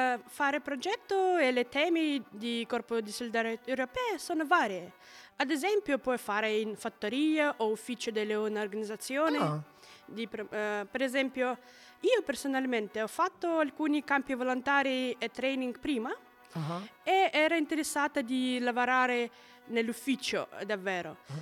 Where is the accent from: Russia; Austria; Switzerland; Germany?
Russia; Moscow; Italian is a second language; Sono di Mosca, Russia.